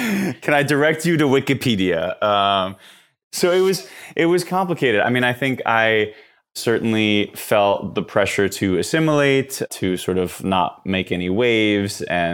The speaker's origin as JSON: {"language": "English", "region": "New Jersey", "country": "United States", "tie": "born there", "said": "And my brothers and I were all born in New Jersey."}